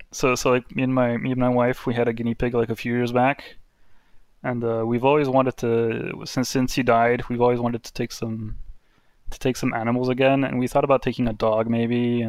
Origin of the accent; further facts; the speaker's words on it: Detroit, Michigan, United States; I grew up in Detroit.